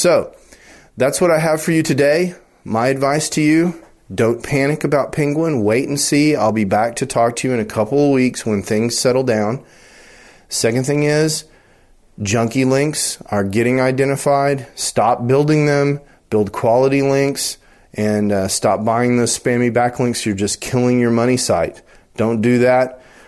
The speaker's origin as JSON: {"language": "English", "town": "Dallas", "region": "Texas", "country": "United States", "said": "when I tell people I'm from Dallas, they're like, \"Oh, Dallas,\" because of the Ebola stuff."}